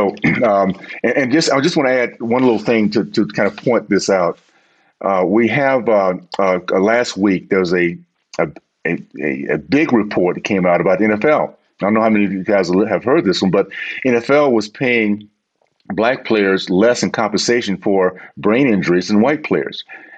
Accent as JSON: {"language": "English", "region": "Deep South", "country": "United States", "tie": "born or raised there", "said": "I grew up in the Deep South, and at 16 years old, I kind of recognized that there are two types of racists."}